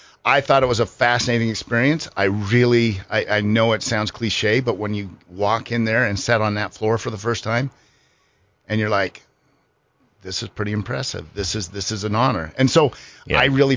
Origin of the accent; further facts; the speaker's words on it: Rexburg, Idaho, United States; You know, I grew up in Rexburg, and so went up there, graduated from Rexburg, and then I headed down to Utah State.